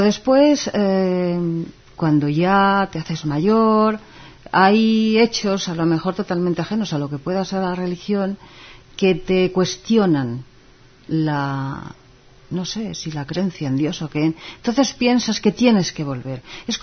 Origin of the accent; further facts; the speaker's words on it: Ponferrada, Castile and León, Spain; born there; En el sitio donde yo nací, en Ponferrada, de la provincia de León